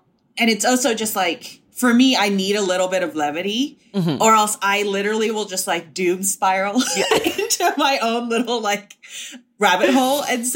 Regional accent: Hong Kong; now in New York, United States; And for me, growing up in Hong Kong, I would eat a similar thing

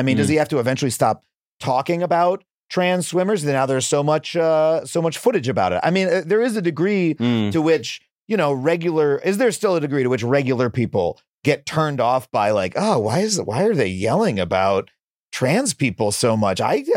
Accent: New York, United States; I grew up on Long Island.

